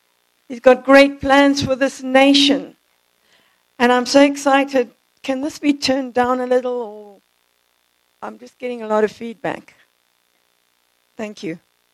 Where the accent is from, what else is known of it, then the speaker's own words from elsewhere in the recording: Zimbabwe; also born or lived in South Africa; now in United States; I was born in South Africa, grew up in Rhodesia, which became Zimbabwe. Both my parents are Greek, and I've lived in America for about 22 years